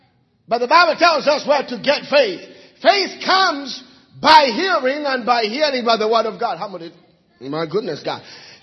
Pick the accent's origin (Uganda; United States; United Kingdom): Uganda; I'm from the tribe of Baganda. I'm from Uganda. I'm from Africa.